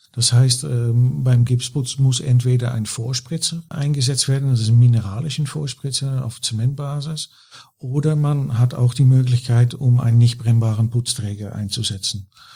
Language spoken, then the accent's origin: German; Netherlands; German is a second language; moved away as an adult; now in Germany; Die hören aber bestimmt gleich, dass ich kein gebürtiger Deutscher bin. Ich bin Holländer